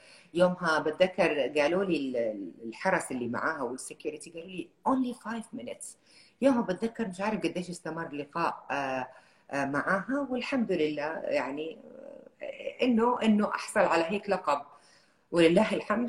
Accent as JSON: {"language": "Arabic", "country": "Jordan", "tie": "born or raised there", "accent": "Saudi", "lives_now": "Saudi Arabia", "said": "انا لهجتي ترى سعوديه لاني عشت بالسعوديه، بس انا لهجتي امي الوالده عندي من قضاء الخليل، فبتحكي قالوا قلنا. وعشت طفولتي بالاردن وترعرعت وعشت باقي يعني معظم حياتي بالسعوديه، فقدرت اني امزج ما بين هالثلاث لهجات"}